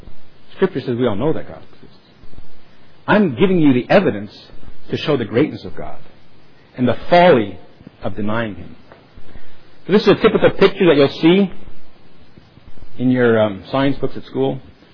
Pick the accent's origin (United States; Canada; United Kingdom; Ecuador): Canada; Toronto, Ontario; born there; I was born in Toronto, but it is a Dutch name.